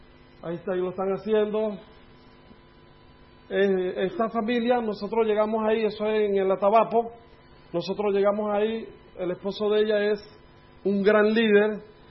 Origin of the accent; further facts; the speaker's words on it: Puerto Ayacucho, Amazonas, Venezuela; Estoy de ahí, de Puerto de Ayacucho, y ahí lo que me hay es indígena, porque de donde yo soy es la capital